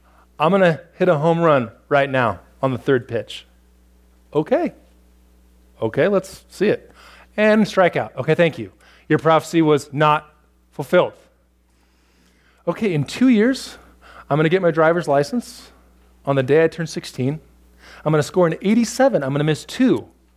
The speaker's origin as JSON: {"language": "English", "town": "Newport Beach", "region": "California", "country": "United States", "tie": "born there", "said": "You know, I was born in Newport Beach. I had no control over that."}